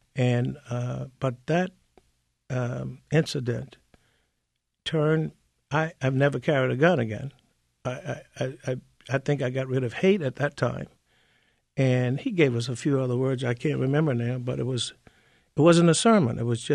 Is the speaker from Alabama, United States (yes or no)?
yes; Birmingham, Alabama, United States; Governor Shaheen at that time asked me to make a speech because she knew I was from Birmingham.